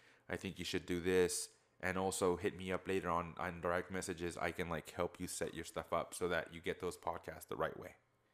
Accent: Houston, Texas, United States; And then we introduce ourselves. He's like, and then we found out that we're all from Houston.

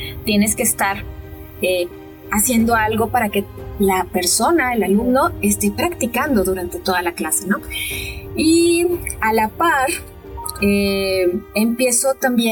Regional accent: Monterrey, Nuevo León, Mexico; Yo vengo de Monterrey, y entonces había una o dos escuelas

